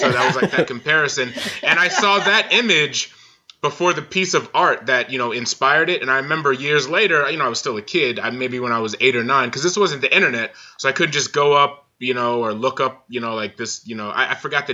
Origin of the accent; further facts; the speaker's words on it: Massachusetts, United States; when I where I grew up in Massachusetts, the same side of the street, down the street from my house was a video store